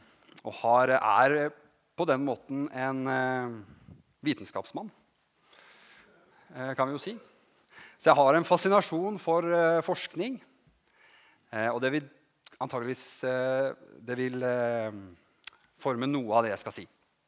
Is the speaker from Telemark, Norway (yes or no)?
yes; Ulefoss, Telemark, Norway; jeg vokste opp på Ulefoss, på Philadelphia Ulefoss.